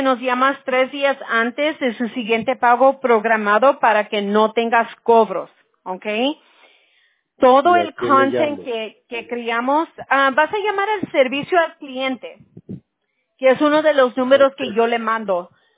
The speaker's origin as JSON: {"language": "Spanish", "country": "United States", "second_language": "Spanish", "said": "Yo soy aquí de los Estados Unidos, pero mis abuelos, uno era del DF y el otro de Chihuahua. So, soy pocha. Mi español es como de pocha"}